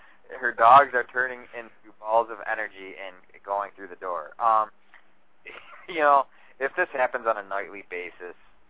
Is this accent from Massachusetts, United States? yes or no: yes; Massachusetts, United States; we're both from the Berkshires and we both do ghost stuff